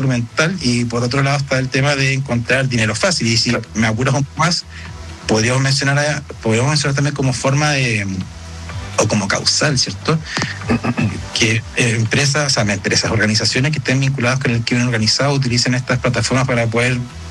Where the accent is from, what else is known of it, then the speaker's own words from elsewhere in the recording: Chile; Distinto sería que nosotros como chilenos no estuviésemos utilizando las plataformas